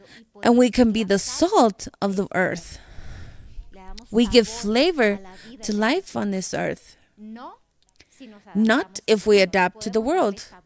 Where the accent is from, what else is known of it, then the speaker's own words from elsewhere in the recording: Mesa, Arizona, United States; I grew up in Mesa. And in the Valley of Phoenix, it is hot.